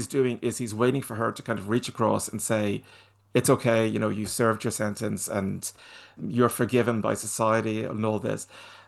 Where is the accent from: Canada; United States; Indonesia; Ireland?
Ireland; I mean, that's Welsh. I'm Irish, so it's like Clondidachlunda or something.